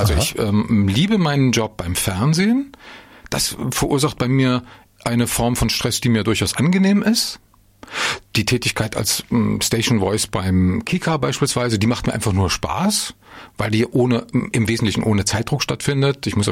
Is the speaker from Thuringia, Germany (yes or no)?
yes; Erfurt, Thuringia, Germany; Ich bin ja in Erfurt Nord geboren und groß geworden. Das heißt, Hochdeutsch war meine Sache nicht.